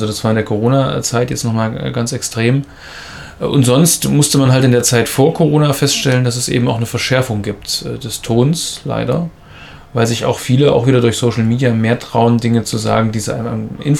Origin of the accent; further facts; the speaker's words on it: Ilmenau, Thuringia, Germany; Ich komme ja aus Ilmenau, habe dort praktisch einen Direktwahlkreis gewonnen